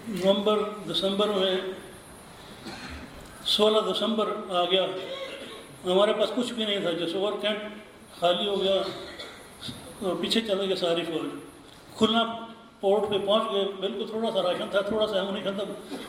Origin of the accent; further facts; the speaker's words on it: Lahore, Punjab, Pakistan; میرا تعلق لاہور سے ہے.